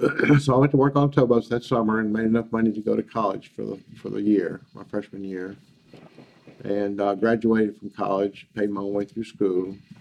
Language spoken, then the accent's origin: English; Baton Rouge, Louisiana, United States; Oh, I'm from Baton Rouge. Mm-hmm. Yeah, Baton Rouge, Louisiana.